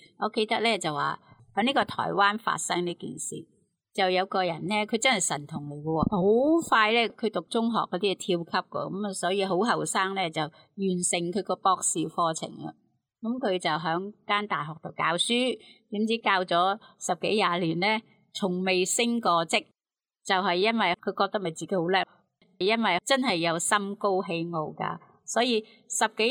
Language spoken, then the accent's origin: Cantonese; China; 而我们中国人有一句呢，就说养不教父之过